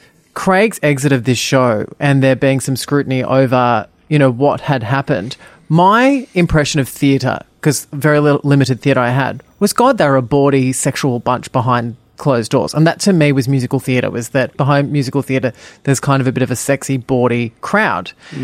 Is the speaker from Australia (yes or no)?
yes; Australia; Especially being an Australian, where there is very much a tall poppy syndrome